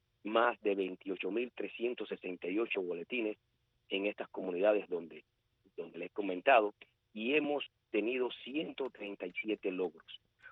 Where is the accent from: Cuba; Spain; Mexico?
Cuba; Somos cubanos todos.